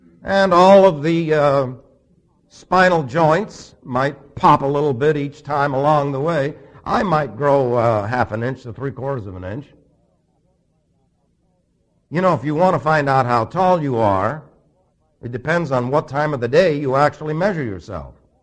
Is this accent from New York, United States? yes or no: yes; New York City, New York, United States; now in Arizona, United States; I was raised in New York City, but I'd been gone long enough that I was still going like that.